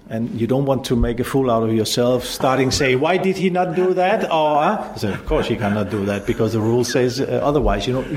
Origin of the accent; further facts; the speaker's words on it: Denmark; Because I come from Northern Europe. We sometimes, especially Denmark, we ask why when people say something.